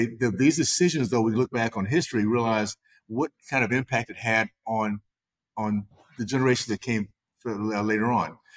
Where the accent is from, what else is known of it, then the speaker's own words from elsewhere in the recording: Tallahassee, Florida, United States; because I grew up in the Deep South in Tallahassee, Florida, days of KKK, Jim Crow, and segregation.